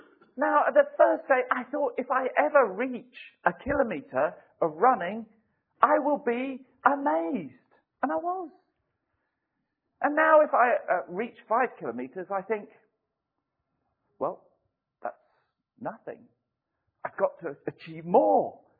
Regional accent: United Kingdom; And perhaps, maybe as British, we don't get to the pity party that's in the valleys.

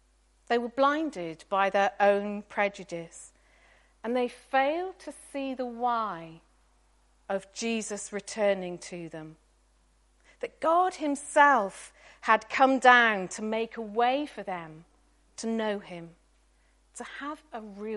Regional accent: Gloucester, South West England, United Kingdom; if I was threatened in Gloucester, my hometown, I think I would steer clear of here again

